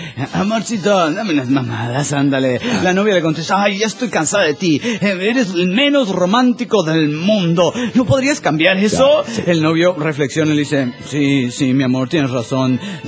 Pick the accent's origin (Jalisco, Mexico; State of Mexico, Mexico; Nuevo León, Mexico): State of Mexico, Mexico; Tlalnepantla; de Tlenapantla, México.